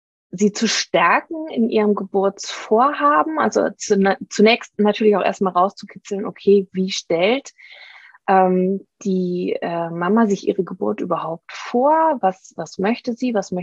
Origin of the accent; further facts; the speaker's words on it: Saarland, Germany; now in Trier, Germany; Ich bin, wie alt bin ich? 38, werde demnächst 39. Wir leben am Stadtrand von Trier, ziehen aber nächsten Monat um. Wieder zurück in meine alte Heimat, ins Saarland